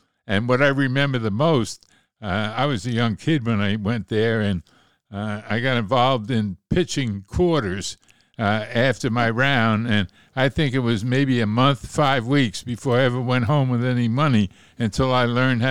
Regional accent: Sag Harbor, New York, United States; where I grew up in Sag Harbor.

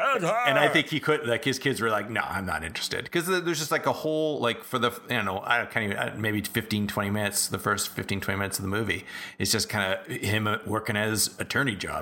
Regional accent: Canada; Hey, I'm from Canada.

